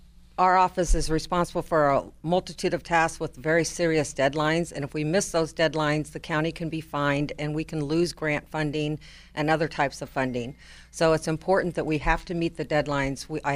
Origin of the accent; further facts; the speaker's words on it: Abington, Illinois, United States; also born or lived in Galesburg, United States; I was born in Galesburg at Cottage Hospital. But anyway, I grew up on a farm outside of Abington. I went to Abington High School